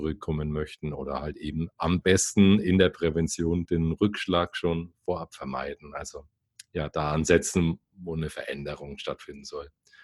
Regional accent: Bamberg, Bavaria, Germany; born there; accent: Upper Franconian; now in Bayreuth, Germany; mit rollendem R aus Oberfranken. Also das kann man auch nicht verstecken. Ich bin gebürtiger Bamberger, lebe aber seit einigen Jahren in Bayreuth. Das ist unweit davon.

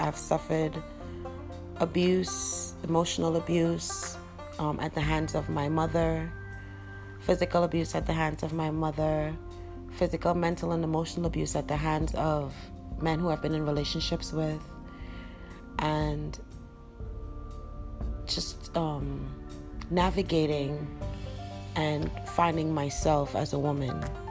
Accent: Trinidad & Tobago; moved away as an adult; now in United States; I'm originally from Trinidad, and that is in the West Indies. I came to America when I was 23 years old with my 5-year-old daughter, and I've been here for the past 14 years. I grew up in the West Indies, in the Caribbean

